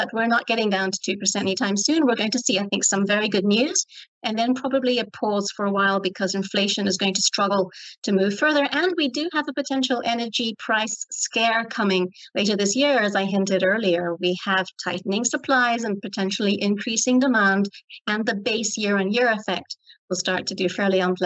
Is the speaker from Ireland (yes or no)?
yes; Ireland; I'm Irish. What can I say?